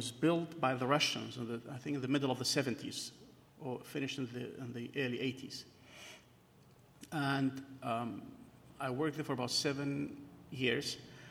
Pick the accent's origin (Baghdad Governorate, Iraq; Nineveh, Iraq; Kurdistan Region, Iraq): Kurdistan Region, Iraq; born there; English is a second language; I was born in Kurdistan in northern Iraq.